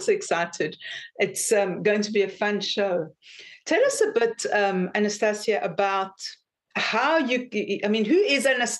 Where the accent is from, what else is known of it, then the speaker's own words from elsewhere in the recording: South Africa; now in San Diego, United States; Now, I'm from South Africa, remember? But now I'm living in San Diego